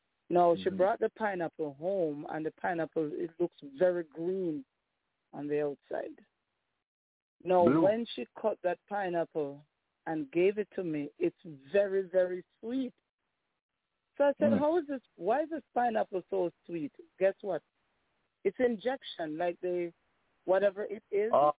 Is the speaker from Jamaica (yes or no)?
yes; Jamaica; Now, as a child growing up in Jamaica, I remember Jamal.